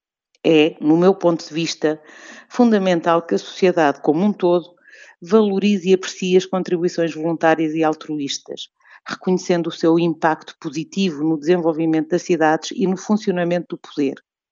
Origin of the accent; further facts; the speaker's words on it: Guarda, Portugal; mas para mim, que sou da Guarda, esta altura é a do São João.